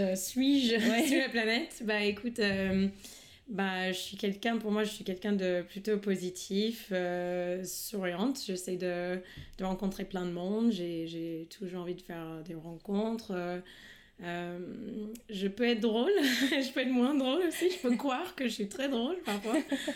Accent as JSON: {"language": "French", "town": "Memphis", "region": "Tennessee", "country": "United States", "tie": "born or raised there", "also_born_or_lived": "Southeast US", "lives_now": "France", "said": "moi je suis née à Memphis, dans le Tennessee. Et en fait, j'ai déménagé 10 fois aux États-Unis avec ma mère et ma sœur. Mais beaucoup dans le sud-est."}